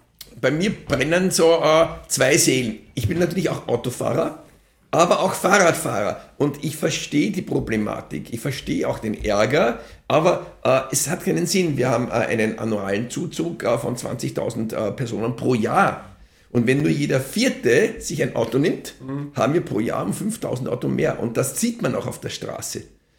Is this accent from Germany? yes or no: no; Vienna, Austria; Ich bin in der Rotenhofgasse aufgewachsen.